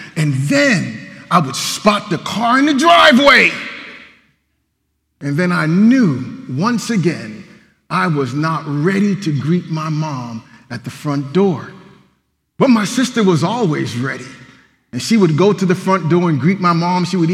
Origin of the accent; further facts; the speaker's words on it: Canton, Ohio, United States; Well, growing up in Canton, Ohio, my sister and I were considered to be latchkey kids